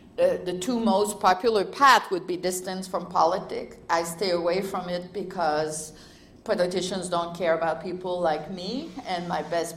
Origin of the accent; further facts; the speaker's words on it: Quebec, Canada; Ottawa, the lower black circle, is where I grew up. I grew up on the Quebec side, just across the river. On one side of the river, everyone speaks English, or the majority speaks English. On the other side, the majority speaks French, which is where I grew up.